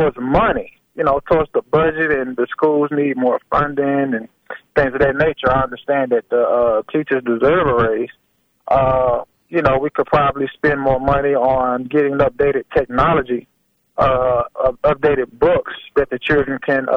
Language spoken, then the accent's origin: English; Nashville, Tennessee, United States; Yes, ma'am. I am born and raised. I grew up in Parkwood community.